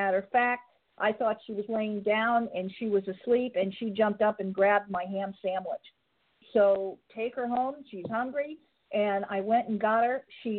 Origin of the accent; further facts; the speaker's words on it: Nova Scotia, Canada; because I'm from Nova Scotia